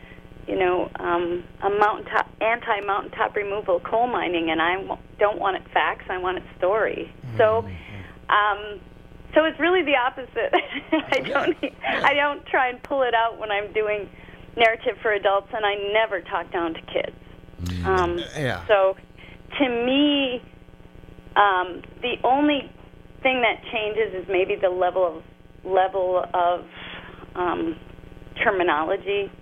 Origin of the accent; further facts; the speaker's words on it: St. Cloud, Minnesota, United States; Okay. I grew up in St. Cloud, Minnesota, so I'm a Midwesterner to the heart, and I grew up going up to northern Minnesota and Hackensack